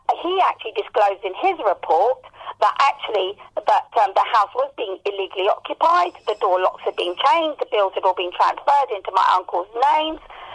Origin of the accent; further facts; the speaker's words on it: London, United Kingdom; I live in South East London, where I've lived all my life and I was born here, and I'm British Asia.